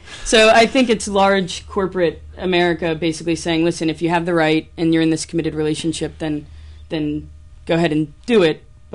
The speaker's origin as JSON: {"language": "English", "country": "Canada", "said": "I'm Canadian, dual citizen, the U.S. and Canada."}